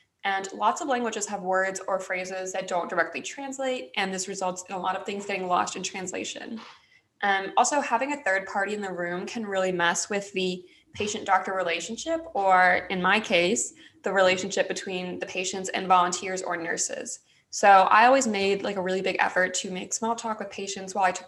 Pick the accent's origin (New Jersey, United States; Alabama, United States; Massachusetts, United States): Alabama, United States; I used to volunteer at a nonprofit medical clinic in my hometown, and we had patients who didn't speak English come in all the time. A lot of them were immigrants. A lot of them didn't have insurance or just didn't have like enough money to pay a copay. So this clinic really worked with a lot of like lower income people in Alabama.